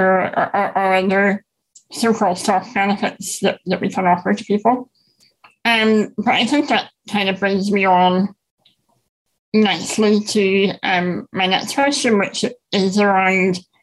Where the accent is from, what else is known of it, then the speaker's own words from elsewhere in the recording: Northern Ireland, United Kingdom; as I'm sure you can tell by my accent. I'm from Northern Ireland